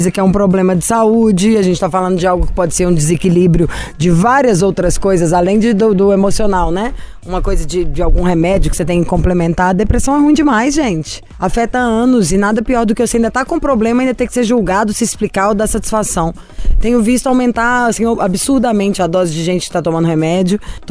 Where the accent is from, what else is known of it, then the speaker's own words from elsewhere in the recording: Pareci Novo, Rio Grande do Sul, Brazil; born there; E nasci em Pareci Novo e trabalho em Feliz.